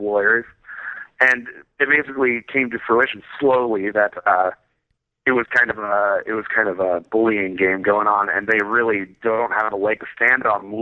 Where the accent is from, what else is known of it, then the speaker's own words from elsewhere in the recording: Fort Collins, Colorado, United States; Fort Collins, Colorado, yeah.